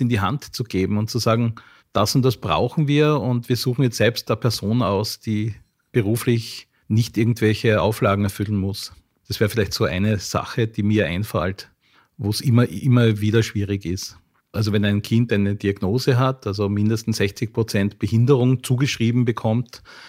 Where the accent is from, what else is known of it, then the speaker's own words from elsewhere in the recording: Graz, Styria, Austria; Also ich bin in einer sehr liebevollen Familie und Umgebung aufgewachsen in Graz, Maria Trost, sehr bürgerlich, ganz normal. Vater war Eisenbahner, Mutter Bauingenieurin.